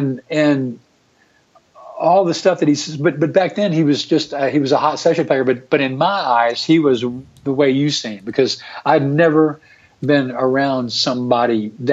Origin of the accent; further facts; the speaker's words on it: Memphis, Tennessee, United States; now in Nashville, United States; I grew up in Memphis and listened to R&B my whole life as a little kid growing up.